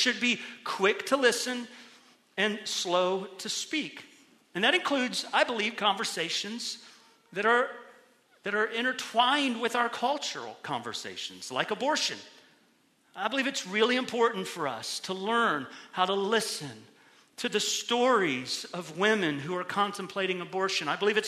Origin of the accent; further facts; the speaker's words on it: Middletown, Ohio, United States; You know, Vice President Vance is from my hometown, Middletown, Ohio.